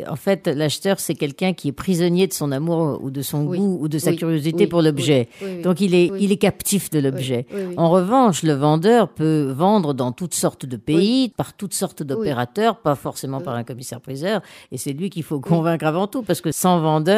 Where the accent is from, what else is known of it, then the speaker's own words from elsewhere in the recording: Switzerland; je suis suissesse et vis en Suisse